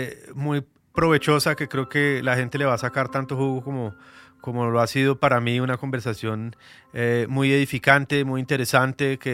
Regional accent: Colombia; contar esas historias nuestras también, que es tan importante para todos como colombianos.

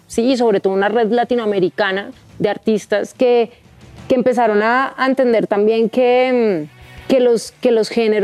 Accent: Colombia; cuál es nuestra identidad, ¿no? Como colombianos

